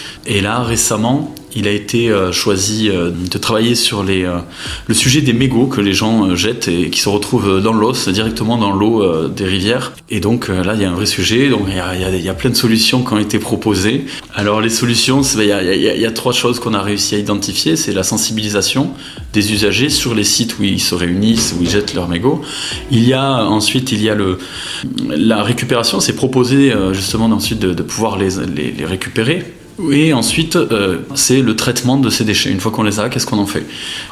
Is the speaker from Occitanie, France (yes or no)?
yes; Condom, Occitanie, France; born there; now in Vic-Fezensac, France; je suis né à Condon et j'ai arrivé à Vic il y a à peu près 7 ans. J'ai pas mal voyagé